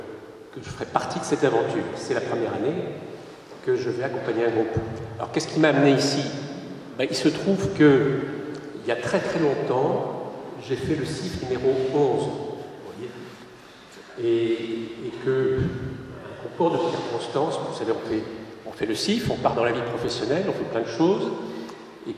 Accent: Bergerac, Nouvelle-Aquitaine, France; je viens de Bergerac

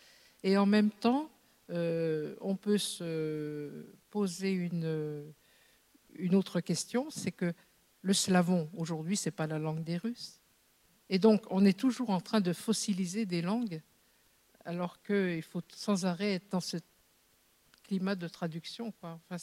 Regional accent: France; Nous, on est français, on n'est pas très portés là-dessus

